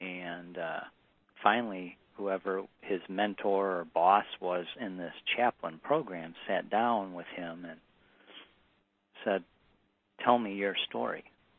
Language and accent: English; Kalamazoo, Michigan, United States; I grew up in Kalamazoo. I went to Western Michigan.